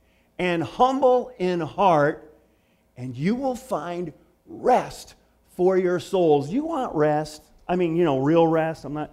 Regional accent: Michigan, United States; I know you knew I was from Michigan originally

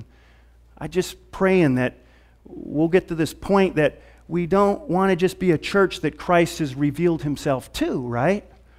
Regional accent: Midwest, United States; You know, I'm from the Midwest, man. We're into shoe polishing.

